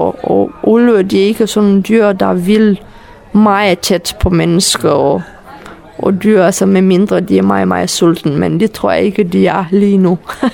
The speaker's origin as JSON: {"language": "Danish", "country": "Romania", "second_language": "Danish", "lives_now": "Denmark", "said": "Fra nordøste del af Rumænien."}